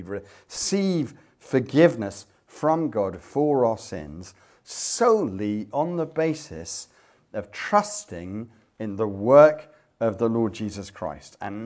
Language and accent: English; United Kingdom; now in Belgium; And so it's always a bit awkward when I'm a British missionary and I've got used to doing that in a Belgian culture